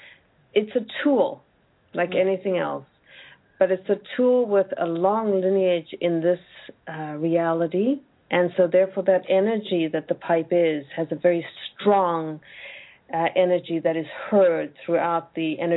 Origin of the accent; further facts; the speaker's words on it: South Africa; I grew up in South Africa, and in Roman Catholic faith there at that time, you got confirmed at 13 years old